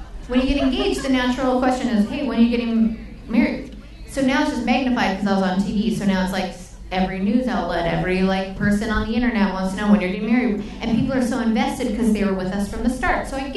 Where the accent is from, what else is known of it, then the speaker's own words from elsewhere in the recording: Canada; I could use a green card. I'm Canadian.